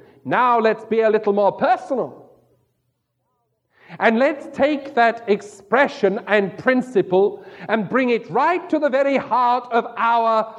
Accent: England, United Kingdom; And I have to think of everything in terms of Labour and Conservative because I'm still English.

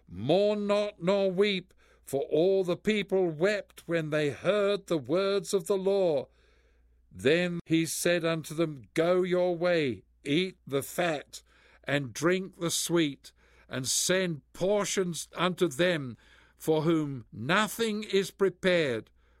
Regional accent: Christmas Valley, Oregon, United States; from Christmas Valley in Oregon in the United States, and I greet you in Jesus' name.

